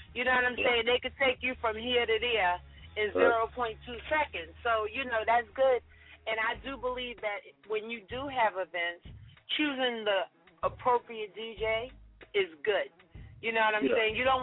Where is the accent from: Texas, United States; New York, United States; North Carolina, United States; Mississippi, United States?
New York, United States; Manhattan; Well, I'm from Manhattan, right?